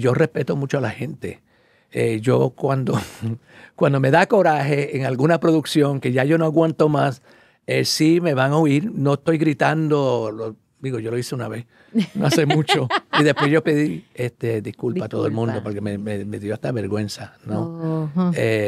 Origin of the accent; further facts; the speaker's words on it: New York, United States; Entonces, yo siendo nacido y criado en Nueva York, yo crecí de otra manera, ¿no?